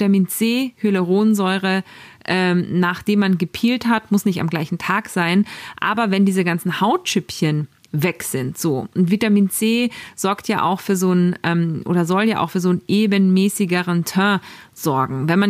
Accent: Salzburg, Austria; now in Hamburg, Germany; Mei Moni, es ist so, so nett, eine Stimme aus meiner Heimat zu hören. Ich grüße dich ganz, ganz lieb. Liebste Grüße aus Hamburg ins schöne Salzburg.

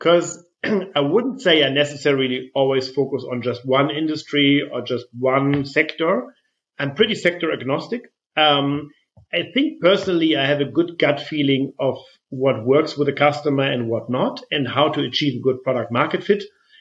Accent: Flensburg, Schleswig-Holstein, Germany; I come from Flensburg in northern Germany. Flensburger Pilsner is something that I grew up with.

